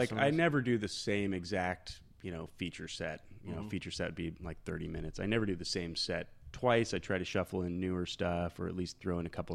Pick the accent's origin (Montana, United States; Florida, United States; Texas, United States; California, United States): Florida, United States; I grew up in Florida.